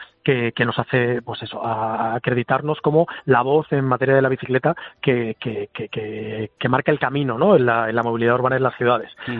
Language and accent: Spanish; Region of Murcia, Spain; que yo soy murciano, aunque mi familia es de Valencia